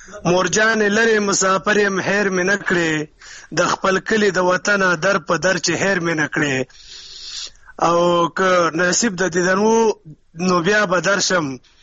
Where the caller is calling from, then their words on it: Saudi Arabia; افغان سعودي عرب نه